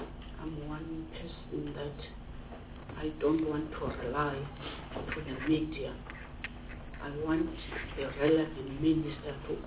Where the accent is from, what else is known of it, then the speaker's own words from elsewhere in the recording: Mthatha, Eastern Cape, South Africa; I'm from Mthatha.